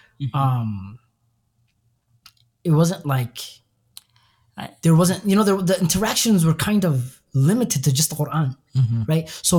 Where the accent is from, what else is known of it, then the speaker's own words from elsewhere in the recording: Yemen; But I didn't grow up around Somalis. Right. So I grew up in Yemen. Right. Mm-hmm. I knew I wasn't Yemeni. I knew I was Somali